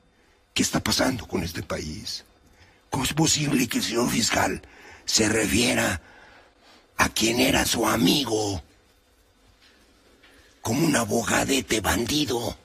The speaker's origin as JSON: {"language": "Spanish", "country": "Mexico", "said": "Como mexicano, como abogado"}